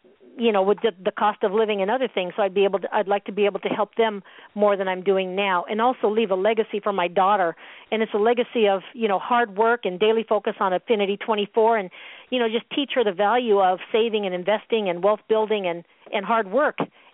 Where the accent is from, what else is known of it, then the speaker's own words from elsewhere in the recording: Seattle, Washington, United States; I'm originally from the Seattle area, traveled the world with my siblings, my mom and dad, my dad was in the Air Force.